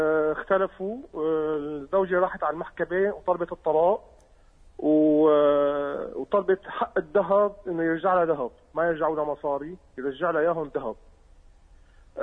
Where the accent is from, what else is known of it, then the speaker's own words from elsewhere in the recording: Syria; يعني إحنا عندنا بسوريا في فرق عملة بين سنة وسنة،